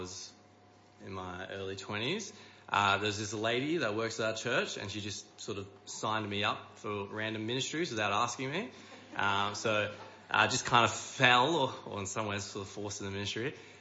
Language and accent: English; Perth, Western Australia, Australia; Yep, so I'm from Perth. I live in Perth and I live in the hills up in Rolleystone or that sort of area.